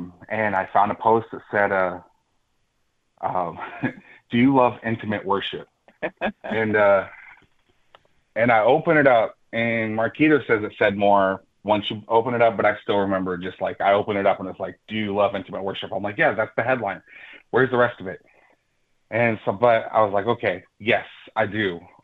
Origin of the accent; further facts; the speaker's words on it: Indiana, United States; also born or lived in Washington State; I had moved to Indiana, and I grew up in Indiana, but I moved back from Washington State